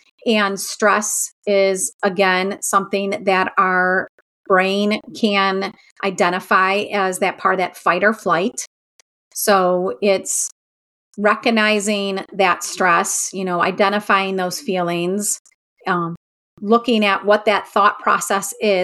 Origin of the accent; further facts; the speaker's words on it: Ohio, United States; You know, I grew up in Northeast Ohio, so I am very close to Lake Erie.